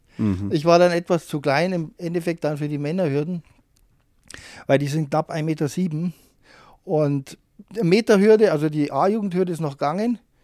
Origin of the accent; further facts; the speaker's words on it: Garching, Bavaria, Germany; Also aufgewachsen bin ich in Garching bei München. Da ist übrigens auch diese TU, ja. Und genau, da bin ich zur Schule gegangen.